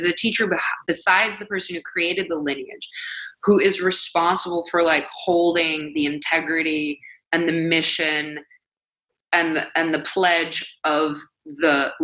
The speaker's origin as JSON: {"language": "English", "town": "Madison", "region": "Wisconsin", "country": "United States", "tie": "born there", "moved": "as an adult", "lives_now": "New York, United States", "said": "I was born in Madison, Wisconsin. I moved to New York in 2004 to go to graduate school here."}